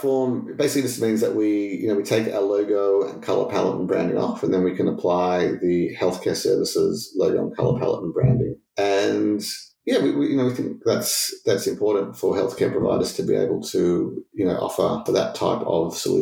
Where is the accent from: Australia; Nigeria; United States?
Australia; Melbourne, Victoria; I'm from Melbourne, so going up to Queensland every couple of weeks was absolutely unreal